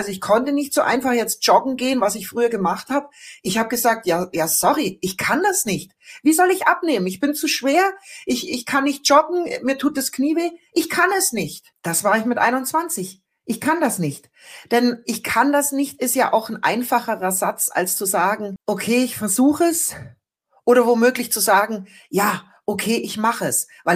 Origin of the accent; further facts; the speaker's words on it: Bavaria, Germany; ich bin ja in Bayern aufgewachsen